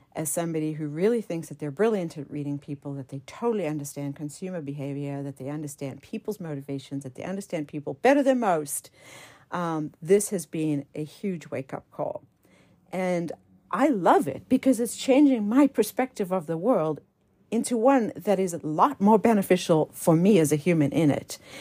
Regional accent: South Africa; when I was growing up in South Africa, where I was constantly exposed to that horrific disparity of wealth

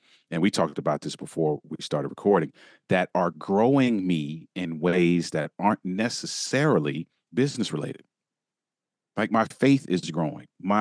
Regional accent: Maryland, United States; also born or lived in Michigan; I lived in Michigan for several years and I was back home in Maryland and headed back to her.

